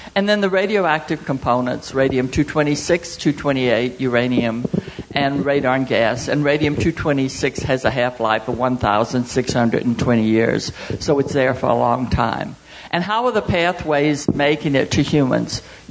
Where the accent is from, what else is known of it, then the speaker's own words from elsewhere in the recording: New Iberia, Louisiana, United States; I'm from New Iberia, Louisiana. I'd like to welcome you all to Louisiana, even though it is hot and humid. We love it here.